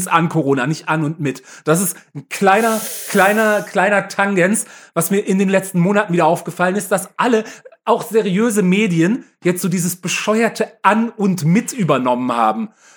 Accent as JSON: {"language": "German", "region": "Southern Germany", "country": "Germany", "said": "ich sage China, ich komme aus Süddeutschland."}